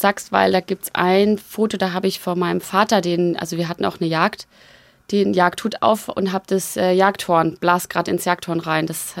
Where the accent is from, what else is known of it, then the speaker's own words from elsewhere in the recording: Arnstein, Bavaria, Germany; Bei Arnstein, in der Nähe von Arnstein.